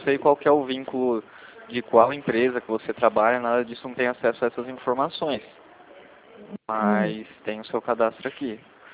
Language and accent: Portuguese; Itu, São Paulo, Brazil; Eu sou daqui de Itu.